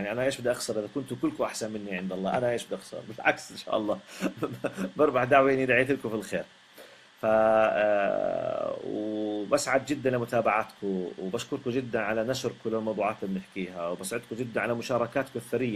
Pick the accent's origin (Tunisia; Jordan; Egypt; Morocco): Jordan; now in Saudi Arabia; مع اني اردني عايش بالسعوديه